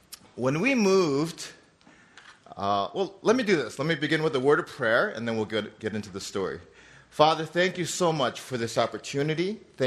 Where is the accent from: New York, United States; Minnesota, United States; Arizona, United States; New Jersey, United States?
Minnesota, United States; also born or lived in Wisconsin / Pennsylvania / Illinois; now in Georgia, United States; I've lived in Wisconsin. I grew up in Minnesota. I lived out in Pennsylvania and Philadelphia for a number of years. Lived in Illinois. So I've always been a northerner.